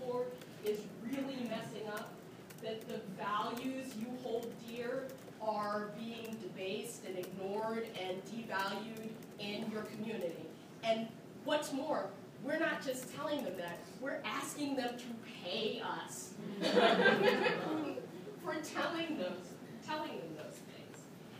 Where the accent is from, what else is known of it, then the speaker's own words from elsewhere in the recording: Washington, District of Columbia, United States; I come from Washington, D.C., and the place is full of people who think that they're changing the world in the right way.